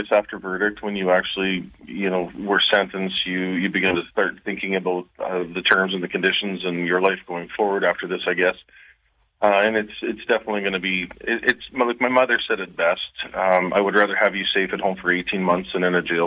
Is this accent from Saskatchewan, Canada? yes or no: yes; Swift Current, Saskatchewan, Canada; meet with a probation officer Tuesday morning in my hometown of Swift Current